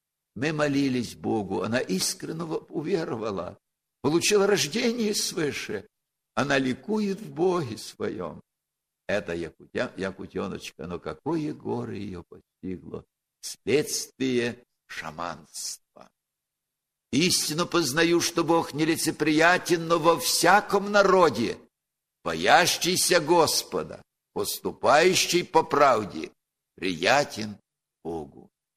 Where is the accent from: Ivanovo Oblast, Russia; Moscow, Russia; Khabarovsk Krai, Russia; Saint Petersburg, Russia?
Khabarovsk Krai, Russia; Khabarovsk; У вас сегодня гости издалека, из России, с Дальнего Востока. Я из Хабаровска.